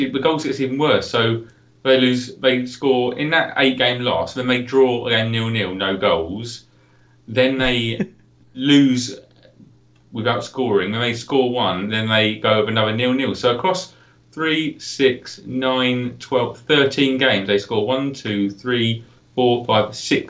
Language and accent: English; England, United Kingdom; because being English, you go, God, he's gone from Milan and Rome to Middlesbrough and Portsmouth.